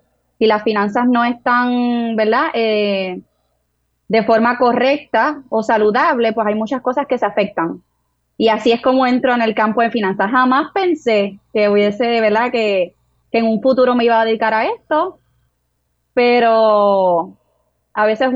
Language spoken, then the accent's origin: Spanish; Arecibo, Puerto Rico; Sí, soy de Arecibo.